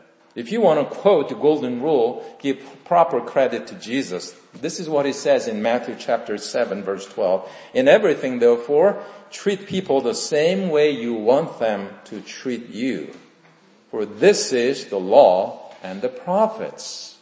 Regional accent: South Korea; I was born and raised in Korea.

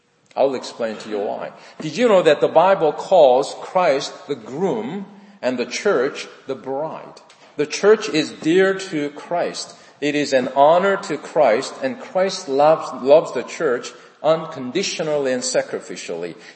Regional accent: South Korea; English is a second language; It reminds me of my years of growing up in South Korea. I was growing up in 1960s in South Korea.

